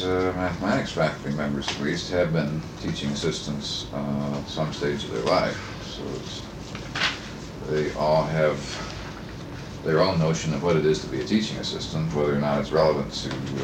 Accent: Madison, Wisconsin, United States; I was born in Madison, Wisconsin, oddly enough for a UW faculty member, in 1929. And, lived here, went to school here until I went off to college in 1947.

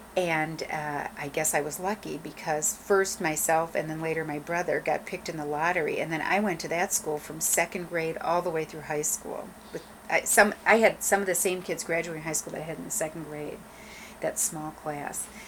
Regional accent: Youngstown, Ohio, United States; born there; I was born in Youngstown, Ohio, 1951, and my parents were both veterans of World War II.

